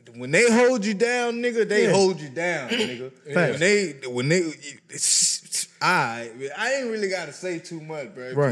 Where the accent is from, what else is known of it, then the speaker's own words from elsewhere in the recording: Orlando, Florida, United States; I'm from West Orlando. West Orlando.